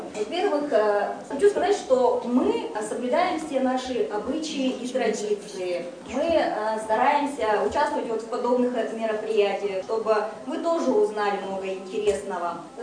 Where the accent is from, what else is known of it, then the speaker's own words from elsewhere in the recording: Russia; Хотя я и родилась и выросла в России, но я очень хорошо знаю казахский язык.